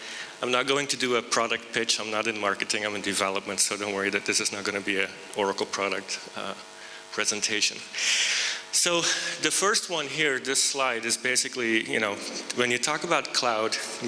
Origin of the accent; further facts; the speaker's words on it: Belgium; now in United States; Originally from Belgium, I moved it to the US in 97.